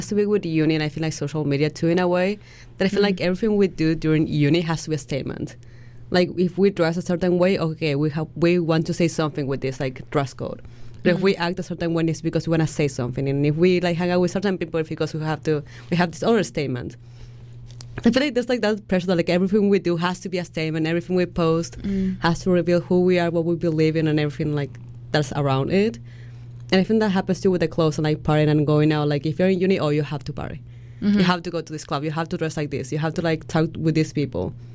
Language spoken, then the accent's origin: English; Argentina; moved away as an adult; like I'm from Argentina, like I was there until I was 18, so I had like some time to go out in there